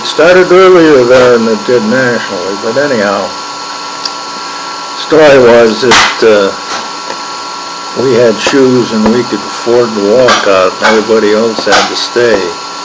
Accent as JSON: {"language": "English", "town": "Butte", "region": "Montana", "country": "United States", "tie": "born there", "said": "I was born in Butte, August 2nd, 1920. City was under martial law."}